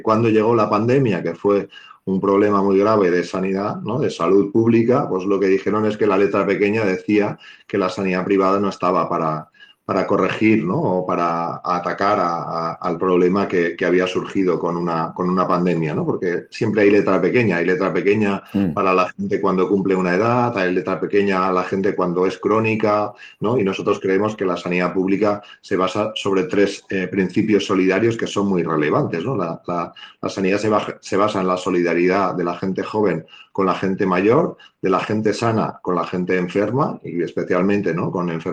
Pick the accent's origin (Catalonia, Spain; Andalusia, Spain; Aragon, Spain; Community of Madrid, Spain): Aragon, Spain; Alcañiz; born there; moved away as an adult; yo soy una persona que nació en Aragón, nací en Teruel, en Alcañiz, hace ya 50 años y llevo ya 22 años por Castilla y León.